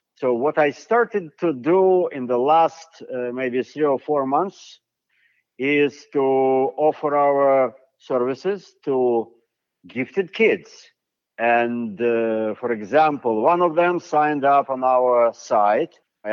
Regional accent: Siberia, Russia; English is a second language; And I don't think that the fact that I am from Siberia should in any way preclude me from the desire to help those kids.

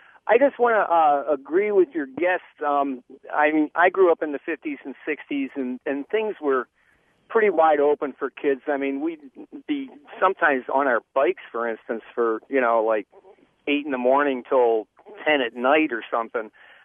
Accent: Trenton, New Jersey, United States; I grew up in Trenton, New Jersey, for instance, and Trenton always had parts that were bad, but not that many.

